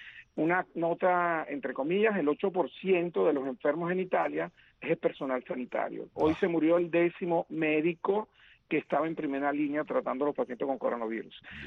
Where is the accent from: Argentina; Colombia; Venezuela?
Venezuela; somos venezolanos